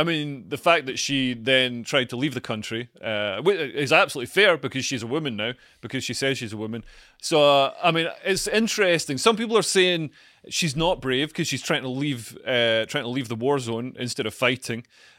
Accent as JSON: {"language": "English", "region": "Scotland", "country": "United Kingdom", "said": "Luckily, I'm a Scottish man, so I can just sit on my bum in safety."}